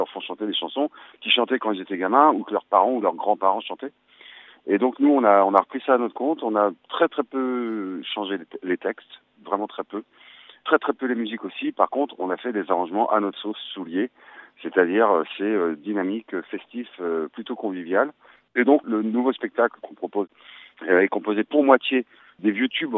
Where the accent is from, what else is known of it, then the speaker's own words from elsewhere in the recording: Normandy, France; chez nous en Normandie, entre autres puisqu'on est normand.